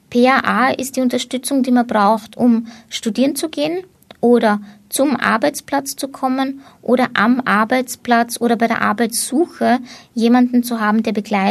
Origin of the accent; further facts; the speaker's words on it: Schwechat, Lower Austria, Austria; ich bin eigentlich Schwächerterin, aber meine Familie hat kroatische Wurzeln und deswegen auch der komplizierte Name.